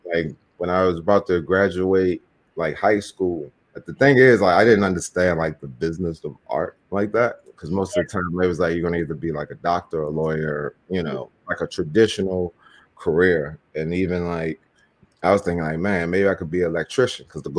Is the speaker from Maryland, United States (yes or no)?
yes; Baltimore, Maryland, United States; I think because growing up in Baltimore is always like limited options, like far as what you can do, like even like career wise.